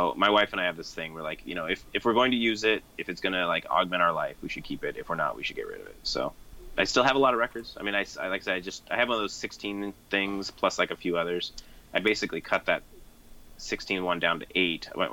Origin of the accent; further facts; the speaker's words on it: Northwest, United States; I've had a lot of … records because I'm from the Northwest. And it's just one of those bands you own out here.